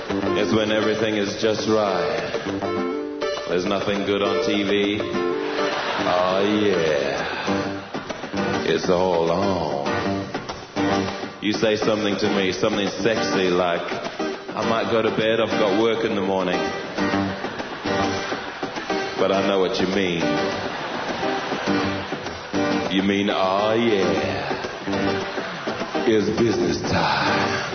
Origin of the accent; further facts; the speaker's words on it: New Zealand; We're from New Zealand.